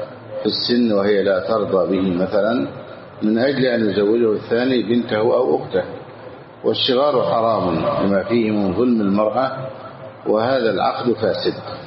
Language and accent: Arabic; Egypt; بلدنا مصر